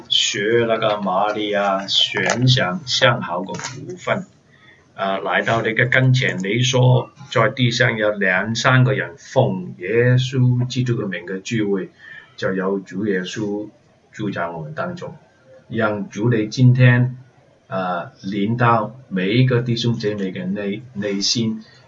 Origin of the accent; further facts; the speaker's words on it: Hong Kong; 我是从香港来的，是从海岛来的